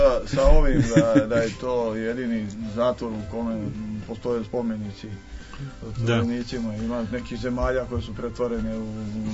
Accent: Jadranska Lešnica, Šumadija and Western Serbia, Serbia; Ja sam iz Jadranske Lešnice

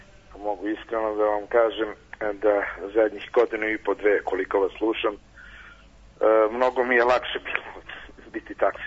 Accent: Ljubinić, Belgrade, Serbia; Rodom sam iz jednog sela nedaleko od Obrenovca. Ljubinić, ne znam da li ste čuli.

